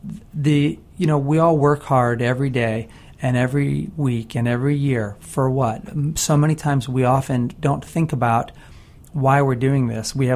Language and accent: English; Pittsburgh, Pennsylvania, United States; moved away; I was born in Pittsburgh. I lived there till 1979. We moved to Florida.